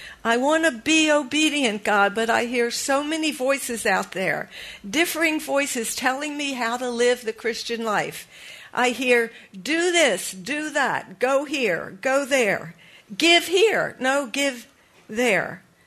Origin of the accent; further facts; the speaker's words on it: Philadelphia, Pennsylvania, United States; a command that she gave me that I heard over and over again growing up in Philadelphia on 1124 Gillam Street.